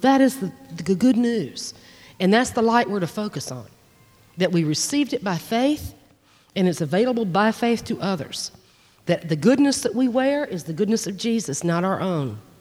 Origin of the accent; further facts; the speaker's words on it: Atlanta, Georgia, United States; also born or lived in Miami, United States; I grew up in a family, a large family in Atlanta, Georgia. I was born in Miami, and at about six, we moved to Georgia, and I'm the second of six children.